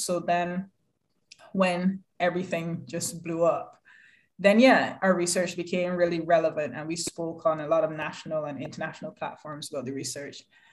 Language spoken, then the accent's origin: English; Barbados; moved away as an adult; now in United Kingdom; Originally, I'm from Barbados, and I moved over here 11 years ago to pursue an HR profession.